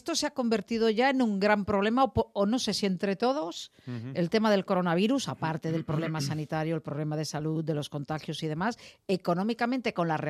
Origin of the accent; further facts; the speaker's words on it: Galicia, Spain; como soy gallega